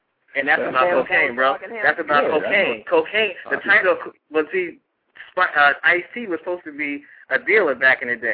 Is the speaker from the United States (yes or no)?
yes; East Coast, United States; And so we, the brothers on the East, I'm from the East Coast.